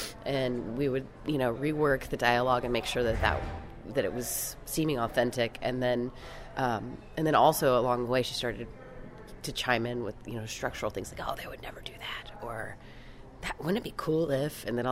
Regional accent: Austin, Texas, United States; And I grew up in Austin, and I had a really neat friend group that a lot of them I'm still friends with, that I grew up with in high school

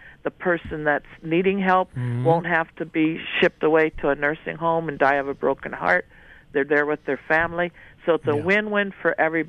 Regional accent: Alaska, United States; I'm white. I'm so white I glow in the dark. But I was born and raised in Alaska.

